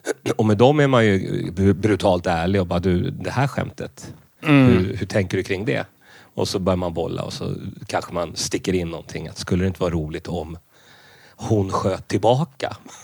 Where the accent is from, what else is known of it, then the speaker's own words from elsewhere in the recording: Stockholm, Stockholm County, Sweden; jag är uppvuxen här i Högdalen. Där du har din poddstudio. Så då bodde jag här i Högdalen